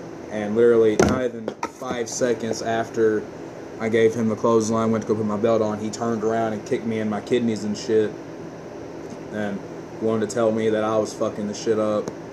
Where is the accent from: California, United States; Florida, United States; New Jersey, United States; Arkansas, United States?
Arkansas, United States; Paragould; I was born and raised here in Paragould